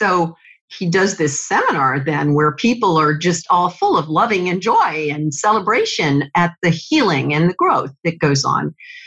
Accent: Tampa, Florida, United States; So he called my mother in Tampa, which is my hometown.

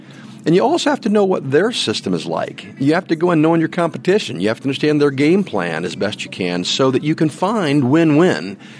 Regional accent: Tipton, Indiana, United States; Well, I'm from the Tipton FFA chapter, just about an hour north of Indianapolis here.

